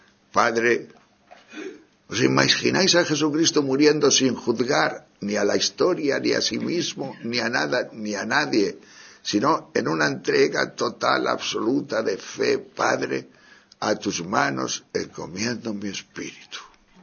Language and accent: Spanish; Santa Cruz, Galicia, Spain; Es que yo soy de Santa Cruz, de La Coruña.